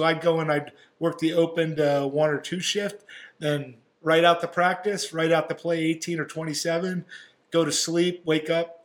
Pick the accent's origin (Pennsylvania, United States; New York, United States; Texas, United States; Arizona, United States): Pennsylvania, United States; I grew up in Pennsylvania, central Pennsylvania.